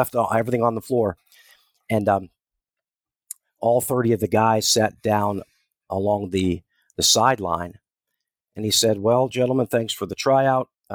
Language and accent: English; Bethlehem, Pennsylvania, United States; And I grew up in Bethlehem, Pennsylvania, out on the eastern side of the state, an old steel town, and a great sports town.